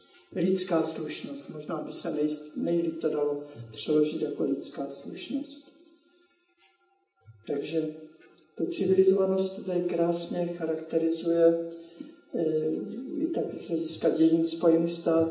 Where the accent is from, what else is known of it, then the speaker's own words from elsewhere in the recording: Tišnov, South Moravian Region, Czechia; also born or lived in Prostějov; pocházím z Prostějova, proti Hanákům, anebo jsem prožil jako rozhodující dospívání v Tišnově